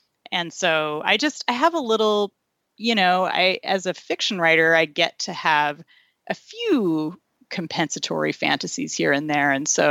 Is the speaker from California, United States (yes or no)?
yes; Irvine, California, United States; I grew up in Irvine, California, and I did not engage in murder